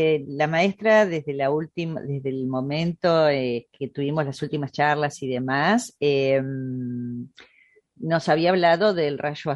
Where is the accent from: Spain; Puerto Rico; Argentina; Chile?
Argentina; Nosotros aparte somos, los argentinos especialmente, somos muy amigueros, somos muy de agarrarnos, de abrazarnos